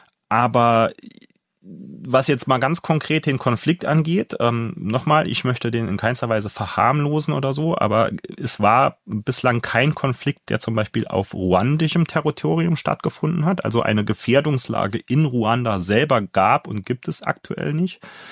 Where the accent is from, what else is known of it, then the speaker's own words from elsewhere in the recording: Saarland, Germany; ich komme aus dem Saarland, einer Gegend, die ja in den Hochzeiten des deutschen Radsports einiges erleben durfte.